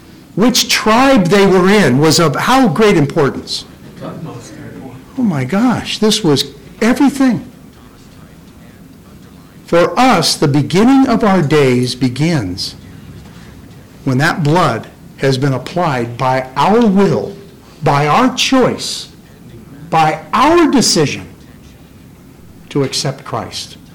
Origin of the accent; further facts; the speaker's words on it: Downey, California, United States; born there; I was born on May 28th, 1954, 1 o'clock in the afternoon, happened to be a Friday. I was born at Downey Community Hospital, hometown